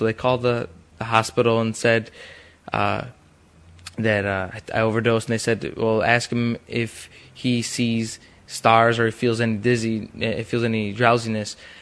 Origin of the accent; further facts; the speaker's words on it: Chicago, Illinois, United States; The neighborhood I grew up in, I was born here in Chicago, on the north side, and I live on Damon and Lawrence in Ravenswood area.